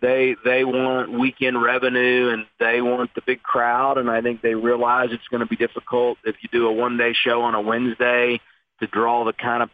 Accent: Indianapolis, Indiana, United States; I'm from Indianapolis

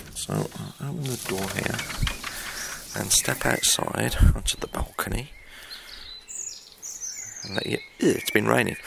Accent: England, United Kingdom; because I am English, you know, and we drink tea in England.

